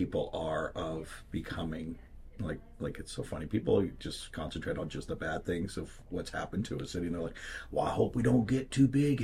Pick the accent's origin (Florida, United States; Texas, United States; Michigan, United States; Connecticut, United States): Texas, United States; I mean, I'm from Texas and I've got some pretty country relatives out there in East Texas, you know, so I'm redneck adjacent.